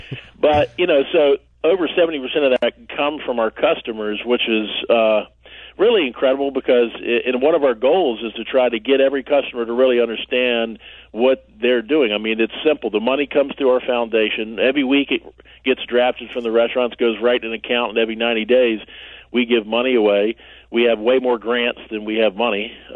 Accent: the South, United States; we're from the South, a long way from Chicago

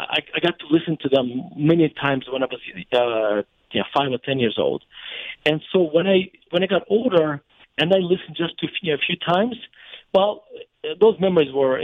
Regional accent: Russia; Well, when I was growing up in Russia, being Jewish was basically nationality, because in Soviet Russia, religions were outlawed, and so.

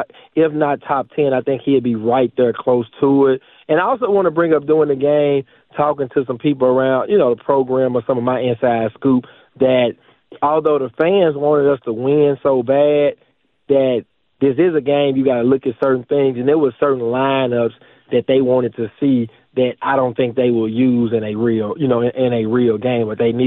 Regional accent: Memphis, Tennessee, United States; Now, where I'm from, you got to understand, I'm from Walker Homes, where even if you're scared and even if you go get your butt whooped, you're finna say something back.

